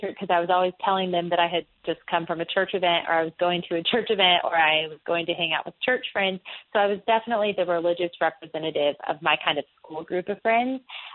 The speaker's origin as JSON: {"language": "English", "region": "Texas", "country": "United States", "tie": "born or raised there", "also_born_or_lived": "Tennessee", "said": "especially in Southern America in the Bible Belt, where I was raised in Texas and then lived in Tennessee for a while, there's a lot of cultural Christianity."}